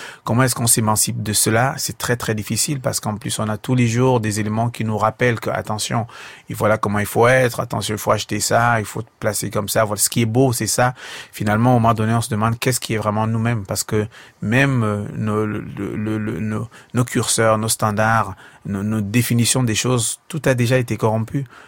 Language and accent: French; Cameroon; first language Bassa; French is a second language; le bassa est ma première langue, le français est ma deuxième langue